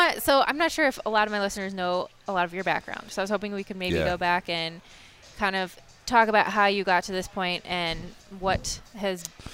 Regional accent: Michigan, United States; now in Cleveland, United States; I'm from Michigan, so I'm still not very comfortable

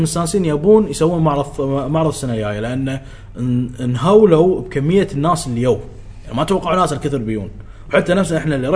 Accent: Kuwait; شوف شلون عندنا بالكويت هنا

